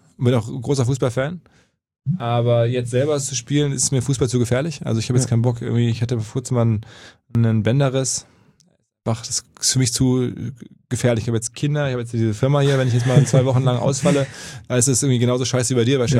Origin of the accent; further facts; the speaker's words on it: Essen, North Rhine-Westphalia, Germany; Aber irgendwie bei uns in Essen gibt es den Baldeneysee